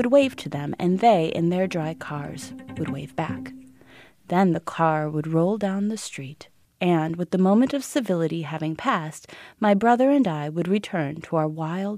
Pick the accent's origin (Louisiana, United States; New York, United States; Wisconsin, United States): Wisconsin, United States; Oshkosh; Growing up in Oshkosh, I had the fortune to have a mother